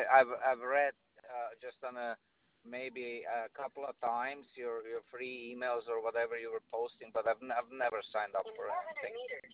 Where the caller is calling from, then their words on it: Niagara Falls, Ontario, Canada; I'm calling from Ontario, Canada, Niagara Falls.